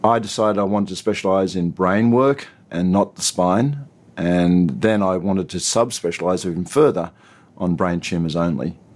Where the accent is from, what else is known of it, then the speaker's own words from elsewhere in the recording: Australia; I'm Australian, but of Chinese heritage. I work mostly in Australia